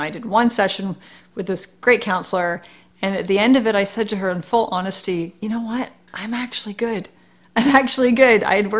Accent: Canada; If I get injured in the States, I'm from Canada, like it's gonna suck.

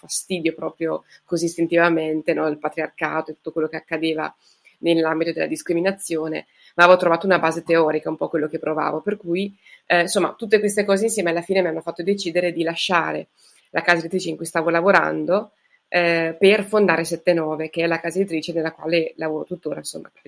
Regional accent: Cagli, Marche, Italy; Io sono nata a Cagli, in provincia di Pesaro, nelle Marche, un po' in mezzo alle montagne, ed è dove risiedo tuttora e dove tuttora è la casa editrice.

